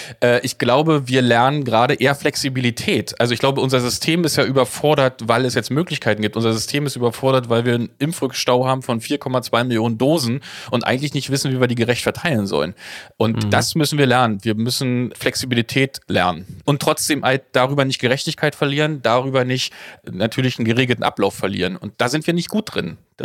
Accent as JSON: {"language": "German", "town": "Frankfurt", "region": "Brandenburg", "country": "Germany", "tie": "born there", "said": "Also, natürlich, ich bin geboren in Frankfurt-Oder."}